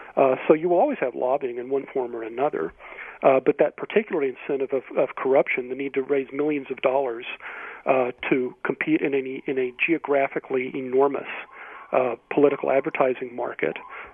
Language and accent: English; Texas, United States; I'm a Texan myself, and I worked in the Texas state government.